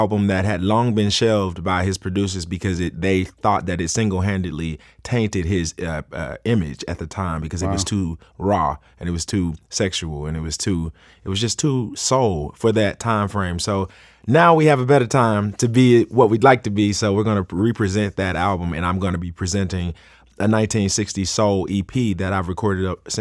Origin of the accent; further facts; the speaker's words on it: St. Louis, Missouri, United States; I grew up in St. Louis. I'm a musician.